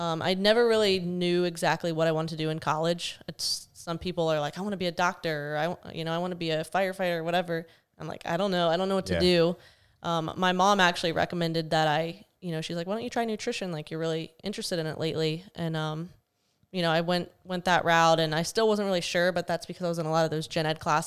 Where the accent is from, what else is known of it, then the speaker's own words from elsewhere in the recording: Vero Beach, Florida, United States; So I was born and raised in Vero.